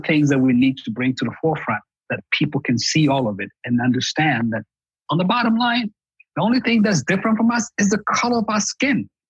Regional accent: Ghana; when I was a kid growing up in Ghana, I felt like I was bullied to think that I was ugly.

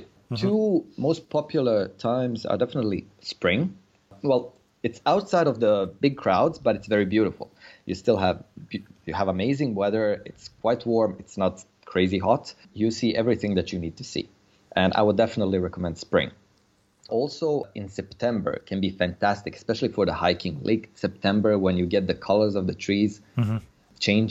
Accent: Bosnia & Herzegovina; whenever we introduce ourselves, we're always going to say we're Bosnian or we're from Bosnia.

